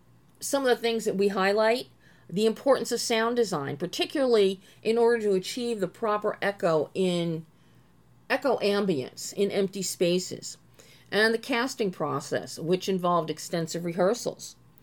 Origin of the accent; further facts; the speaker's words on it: Philadelphia, Pennsylvania, United States; as you all know, I'm from Philly and spent my summers, vacations, my heart is at the Jersey Shore, where my grandparents built a house when I was born.